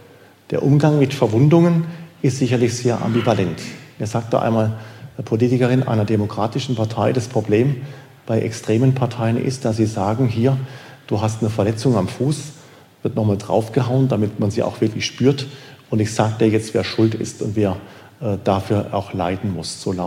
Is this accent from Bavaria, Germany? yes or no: no; Oberkirch, Baden-Württemberg, Germany; ich bin in Oberkirch aufgewachsen. Ich bin tatsächlich sprichwörtlich mit dem Blick auf Europa, mit dem Blick nach Frankreich aufgewachsen